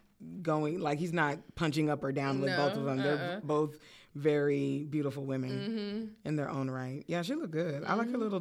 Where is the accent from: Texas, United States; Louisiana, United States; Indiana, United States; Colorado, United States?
Colorado, United States; I'm from Colorado, so you know it's just something